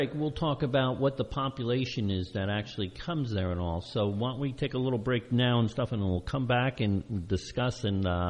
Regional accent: Califon, New Jersey, United States; I remember growing up on Mount Grove Road there

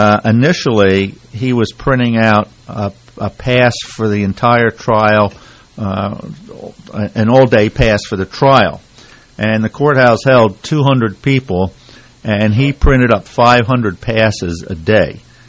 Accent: Flemington, New Jersey, United States; Growing up in Flemington, I knew what Flemington was

